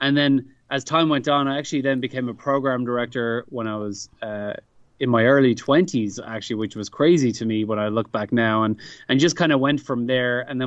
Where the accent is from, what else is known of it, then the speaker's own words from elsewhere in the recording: Dublin, Leinster, Ireland; now in United States; I am originally from Dublin in Ireland, and I moved to the U.S. 7 years ago.